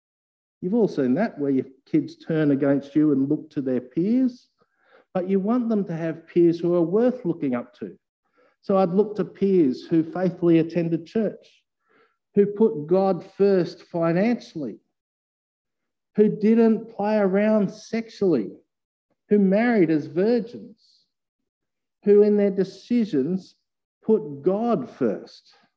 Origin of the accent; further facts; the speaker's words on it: Australia; I'm an Aussie. I speak like an Aussie.